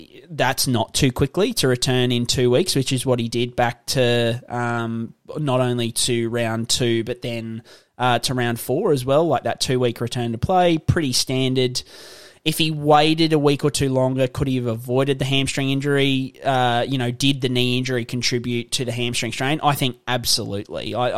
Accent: Queensland, Australia; especially as a Queenslander as well.

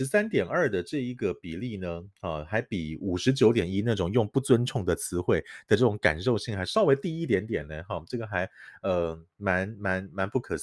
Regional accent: Taiwan; now in Philippines; 这个台籍的这些台湾哦，就是我们台湾人

